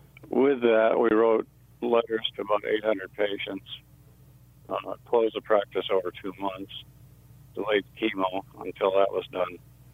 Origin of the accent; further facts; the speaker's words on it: Big Rapids, Michigan, United States; I'm originally from Michigan, spent 18 years in Big Rapids